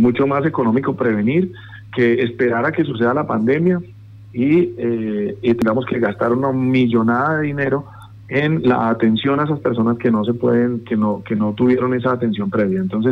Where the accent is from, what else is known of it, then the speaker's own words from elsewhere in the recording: Colombia; acciones a las que nosotros como colombianos estamos obviamente acostumbrados a reunirnos para este tipo de temas